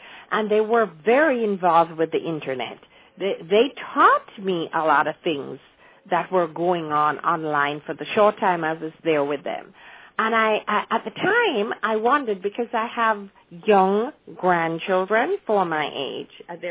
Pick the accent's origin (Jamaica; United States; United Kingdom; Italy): Jamaica; the period that I grew up in Jamaica